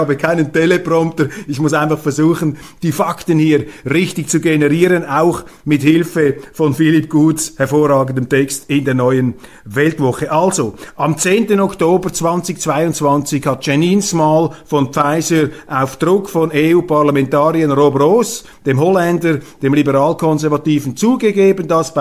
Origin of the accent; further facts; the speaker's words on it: Switzerland; auf die wir sowieso nicht als Schweizer, aber Sie als Deutsche, als Österreicher, wo auch immer